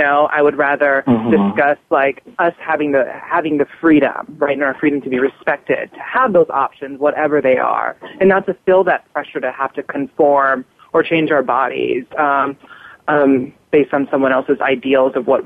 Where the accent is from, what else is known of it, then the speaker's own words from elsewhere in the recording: Hawaii, United States; now in New York, United States; then you were kind of outsiders in terms of growing up in Hawaii. And so that was the biggest difference for me. And then like when I came to New York, it was like the centering around whiteness